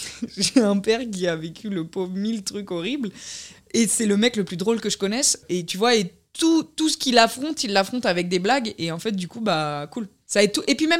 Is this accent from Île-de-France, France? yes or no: yes; Marly-le-Roi, Île-de-France, France; mes grands-parents sont paysans en Corrèze. Et mes deux parents travaillent. Du coup, toutes mes vacances, je les ai passées à la ferme. Mais sinon, j'ai grandi à Marly-le-Roi, en banlieue parisienne.